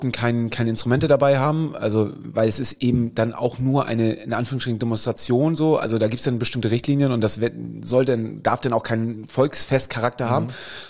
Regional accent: Hamburg, Germany; Hey, wir sind Hamburger.

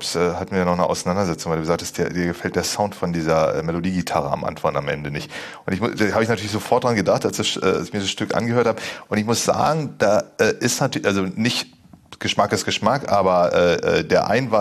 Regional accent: Berlin, Germany; das kenne ich als Berliner auch

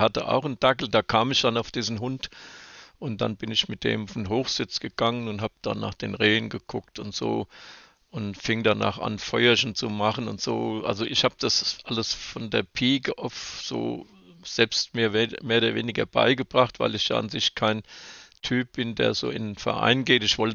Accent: Hanau, Hesse, Germany; born there; Tja, ich bin in Hanau geboren

